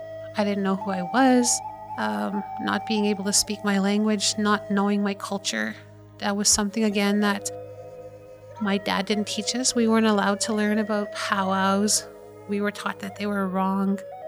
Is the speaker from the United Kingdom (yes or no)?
no; Manitoba, Canada; I'm from the Little Saskatchewan First Nation. It's a small community here in Manitoba. A lot of people tend to think it's in Saskatchewan. It's not.